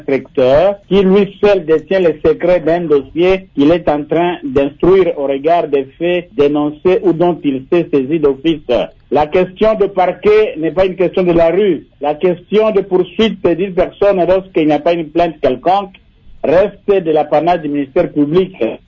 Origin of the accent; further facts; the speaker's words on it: DR Congo; ici chez nous en RDC